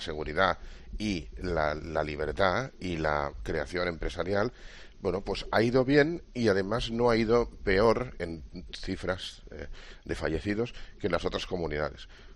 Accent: Barcelona, Catalonia, Spain; yo soy de Barcelona, me siento muy de mi ciudad, ¿no?

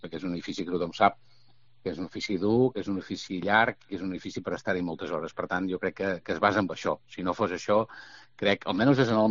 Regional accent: Italy; now in Girona, Spain; Sí, és cert que sí que venim d'Itàlia, que l'origen no és gironí, però jo crec que ja des del primer moment ens considerem molt gironins

